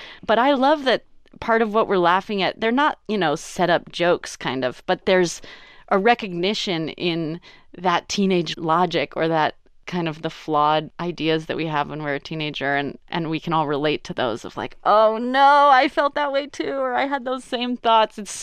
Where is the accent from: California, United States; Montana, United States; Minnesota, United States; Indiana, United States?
California, United States; Berkeley; also born or lived in Alameda; Well, I grew up in the Bay Area. I grew up in the East Bay, in Berkeley and Alameda